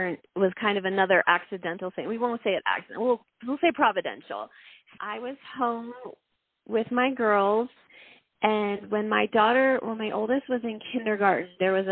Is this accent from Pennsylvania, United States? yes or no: yes; Pennsylvania, United States; moved away as an adult; now in Colorado, United States; I grew up in Pennsylvania and taught in a private Christian school there for 5 years until I met my husband. We married and moved to Colorado.